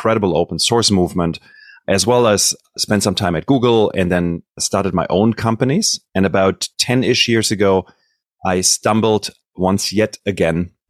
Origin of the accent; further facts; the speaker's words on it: Germany; born there; English is a second language; if you hear a tinge of an accent, I was born in Germany. That's where it comes from.